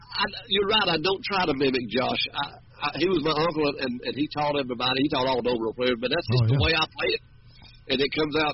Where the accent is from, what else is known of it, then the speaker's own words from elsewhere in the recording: Tellico Plains, Tennessee, United States; when I grew up in Teleco Plains, we knew when the train was coming in to pick up the wood